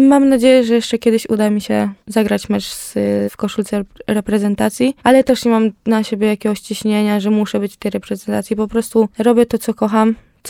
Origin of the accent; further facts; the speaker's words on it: Wrocław, Lower Silesian Voivodeship, Poland; No myślę, że to jest nasz dom, no bo jednak my jesteśmy z Wrocławia. No można powiedzieć, że całe życie tu mieszkamy